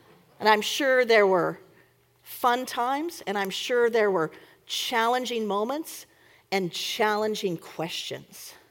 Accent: Fremont, California, United States; Now, I grew up in Fremont, just across the bay, and there is a relatively sizable deaf population.

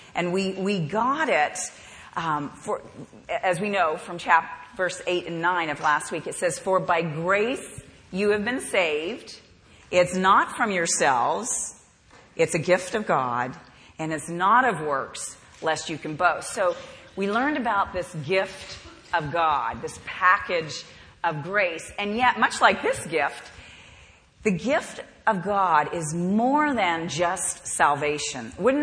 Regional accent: Bahamas; You don't understand, but I grew up on this in the Bahamas. Of course, it was never stiff. In the Bahamas, it was so hot, it was always, my chocolate bars were always curved.

